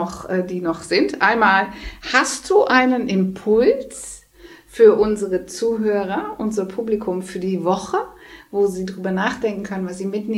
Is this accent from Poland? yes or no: no; Netherlands; ich bin eine Holländerin. Ja, 26.